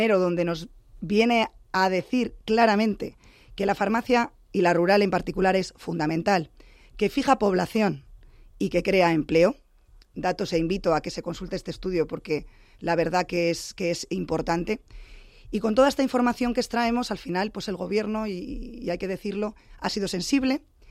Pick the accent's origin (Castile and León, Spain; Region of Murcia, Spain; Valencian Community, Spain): Castile and León, Spain; Soria; siendo soriana, castellano y leonesa, pues bueno, sabemos lo que es esto, ¿no? Sabemos que nuestros pueblos cada vez van a menos